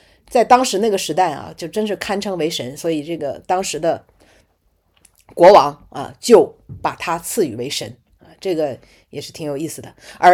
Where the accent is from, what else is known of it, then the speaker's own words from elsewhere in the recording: China; 但我们中国人想的这个如何人是复生的